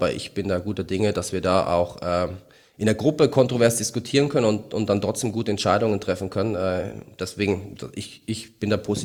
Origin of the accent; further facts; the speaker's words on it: Mainz, Rhineland-Palatinate, Germany; also das ist schon für mich, klar, als Mainzer eigentlich nicht ganz so einfach.